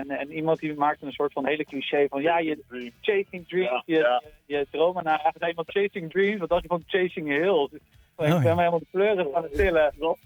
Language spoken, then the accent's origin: Dutch; Rotterdam, South Holland, Netherlands; En we komen allemaal uit Rotterdam Noord.